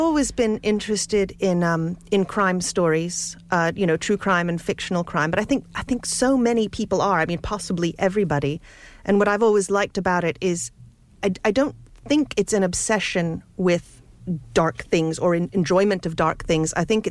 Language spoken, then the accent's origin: English; New Jersey, United States; That's right. I'm from New Jersey.